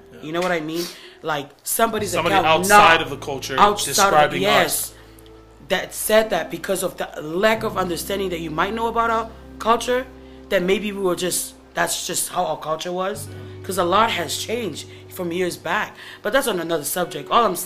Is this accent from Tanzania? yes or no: no; Tonga; growing up in Tonga, there was no such thing as discipline.